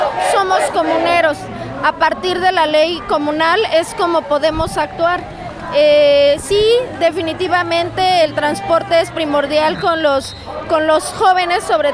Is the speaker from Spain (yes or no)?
no; Mexico; Nosotros somos mexicanos, es mi país.